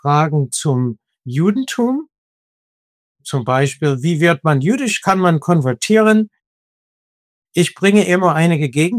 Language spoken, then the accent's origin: German; United States; now in Germany; Ich komme aus den USA, aber ich bin in Deutschland schon seit über 40 Jahren